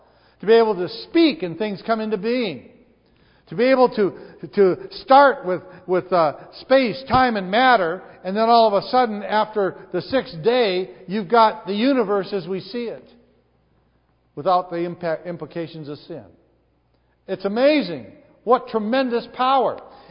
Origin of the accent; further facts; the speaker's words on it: North Dakota, United States; I grew up in North Dakota. When I grew up in North Dakota, pretty much everybody went to church in my little hometown.